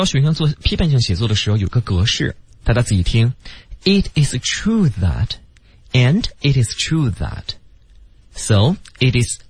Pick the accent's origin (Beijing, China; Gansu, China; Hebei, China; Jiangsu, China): Beijing, China; 对，我们北京话就落听